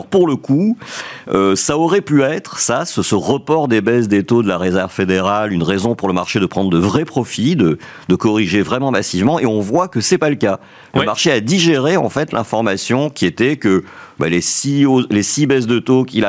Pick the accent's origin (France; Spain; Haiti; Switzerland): France; Bien sûr, nous sommes français, bien sûr, nous sommes très concernés par ce qui peut arriver à notre pays